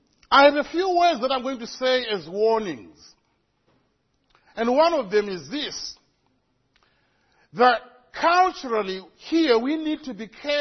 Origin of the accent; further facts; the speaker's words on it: Zimbabwe; And maybe that's because I come from Zimbabwe. I'm an African.